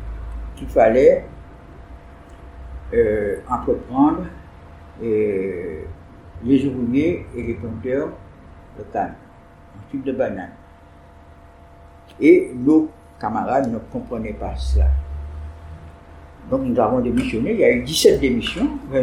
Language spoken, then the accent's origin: French; Basse-Terre, Guadeloupe, France; Et donc j'étais isolé, je suis de Bastère, j'arrive à Sainte-Rose, il me faut m'intégrer quelque part.